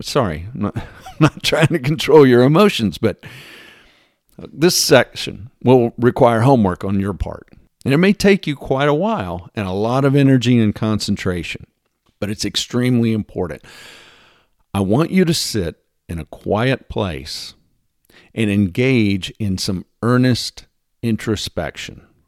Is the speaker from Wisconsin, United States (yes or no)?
no; Texas, United States; I've lived in several different states, but I can't deny the effect that growing up in Texas had on my worldview or my personality.